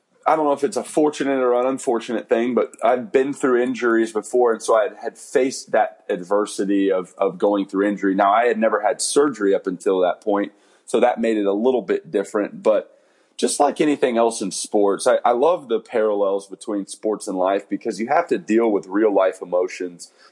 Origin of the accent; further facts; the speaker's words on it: San Antonio, Texas, United States; I'll get to play in San Antonio, which is my hometown